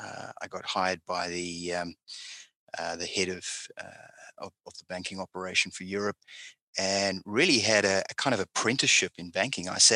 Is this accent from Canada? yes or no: no; Cape Town, Western Cape, South Africa; also born or lived in Zimbabwe; Zimbabwe, my family moved down to South Africa. So we kind of moved out of the gold business, and I grew up in Cape Town